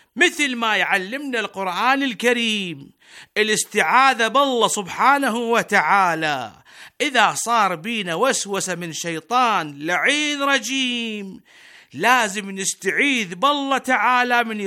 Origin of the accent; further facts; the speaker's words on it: Iraq; بلدنا العراق